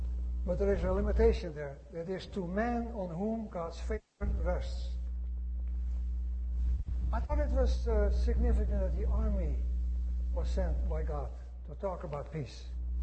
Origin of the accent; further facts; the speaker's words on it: Netherlands; I grew up in the Netherlands